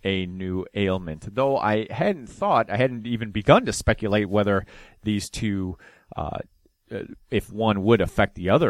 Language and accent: English; Detroit, Michigan, United States; now in Evansville, United States; I'm from Detroit. This is Evansville.